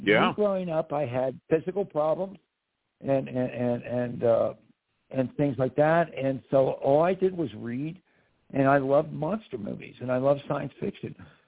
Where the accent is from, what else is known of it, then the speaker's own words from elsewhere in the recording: Pittsburgh, Pennsylvania, United States; We grew up in Pittsburgh, and Chillbilly Cardelli.